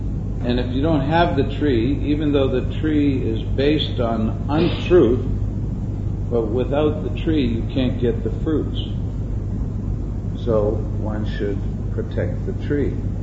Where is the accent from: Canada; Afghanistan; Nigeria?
Canada; I'm from Canada, and we taught the whole world how to play ice hockey.